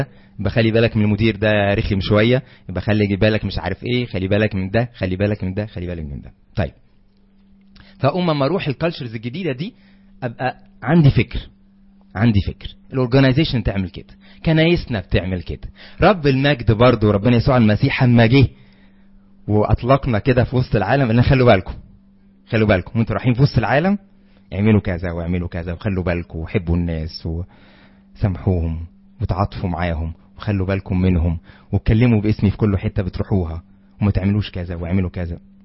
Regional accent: Egypt; مصري، احنا مصريين، ده طبيعي

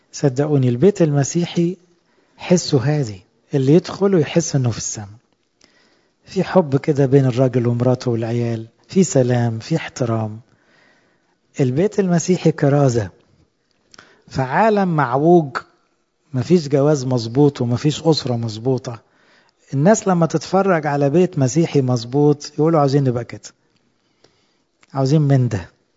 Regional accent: Upper Egypt, Egypt; أنا صعيدي على فكرة، بس ده ما يتعارضش

